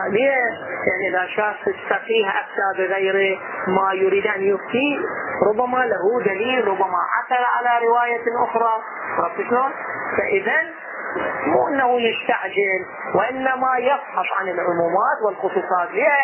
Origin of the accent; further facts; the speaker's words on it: Karbala, Karbala Governorate, Iraq; العام الماضي احنا من كربلاء انا رحت